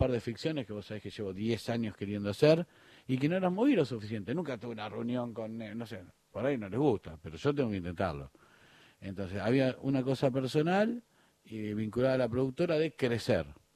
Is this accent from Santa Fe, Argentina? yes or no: yes; Rosario, Santa Fe, Argentina; moved away; Yo vine de Rosario para ser guionista.